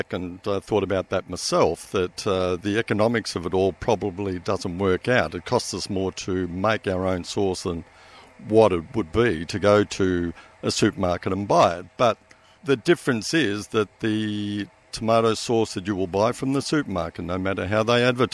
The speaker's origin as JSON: {"language": "English", "country": "Italy", "moved": "yes", "lives_now": "Australia", "said": "we've been doing it ever since we came out from Italy, which was in 1954"}